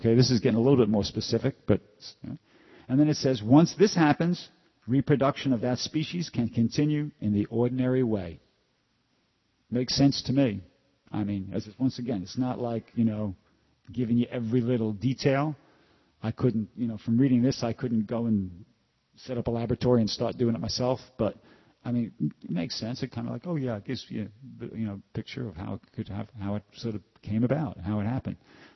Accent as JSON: {"language": "English", "region": "New York", "country": "United States", "said": "I'm from New York, like you."}